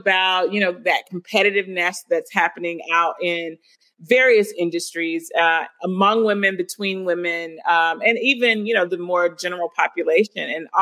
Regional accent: Mississippi, United States; So, one, growing up in Mississippi, of course, you know, when she finally syndicated, everybody knew about Oprah. But for us who were from Mississippi, we related because she was like kinfolk to us.

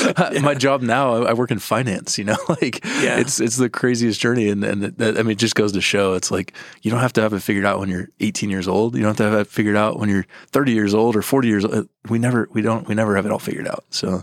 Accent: Texas, United States; I figured growing up in Texas, going to school in California, it's useful.

